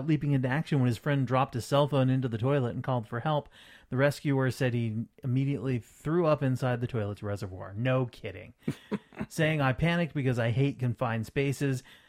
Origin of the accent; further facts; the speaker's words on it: Barton, Vermont, United States; Meanwhile, in my hometown of Barton, Vermont, population, I think, 700 at this point